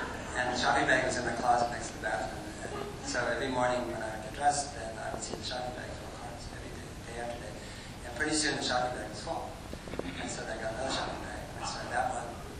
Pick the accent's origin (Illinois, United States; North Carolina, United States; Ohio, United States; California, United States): California, United States; Berkeley; So I started doing research, and I grew up in Berkeley. My father taught at the library, so I'm a little research rat.